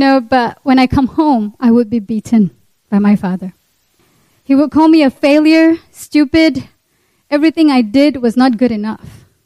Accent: Sabah, Malaysia; I am from Sabah, Malaysia. Who's Sabahans here? Woohoo! Yes. I come from a Muslim family.

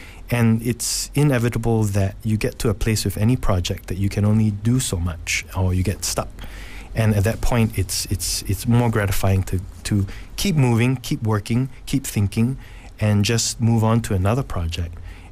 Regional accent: Malaysia; I do a lot of work in KL, and I'm Malaysian, so I spend a lot of time here

